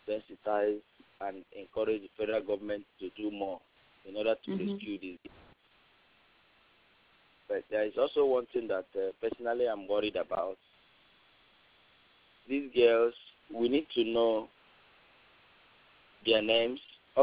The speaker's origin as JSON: {"language": "English", "country": "Nigeria", "lives_now": "Dallas, United States", "said": "I'm a Nigerian. I'm calling from Dallas."}